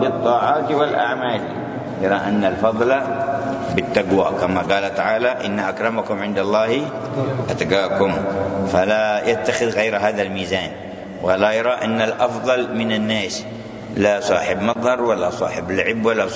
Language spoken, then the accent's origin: Arabic; Yemen; أيام الشيوعية عندنا في اليمن عندنا في حزب وهم حزب واحد